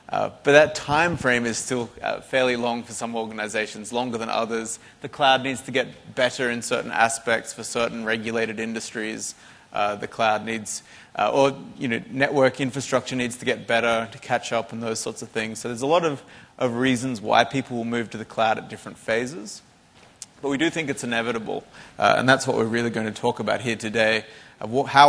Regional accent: Australia; now in Seattle, United States; So I'm based out of Seattle, Washington, in the United States. I'm originally from Australia

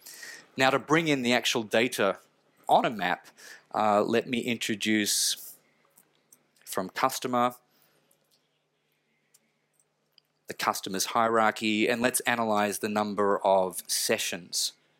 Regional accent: Victoria, Australia; And my home state of Victoria, I'm interested to know where the customers were

